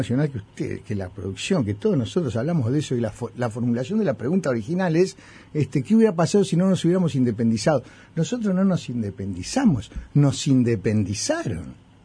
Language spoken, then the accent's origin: Spanish; Uruguay; por eso somos uruguayos, por eso llegamos hasta acá